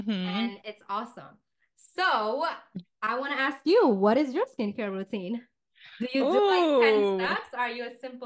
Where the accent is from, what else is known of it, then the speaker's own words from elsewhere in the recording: New York City, New York, United States; But like, I'm a New Yorker.